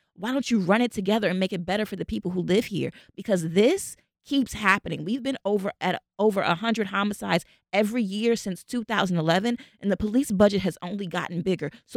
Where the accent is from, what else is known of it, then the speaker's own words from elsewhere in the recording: Chicago, Illinois, United States; I'm from Chicago. I know the neighborhood that you're talking about.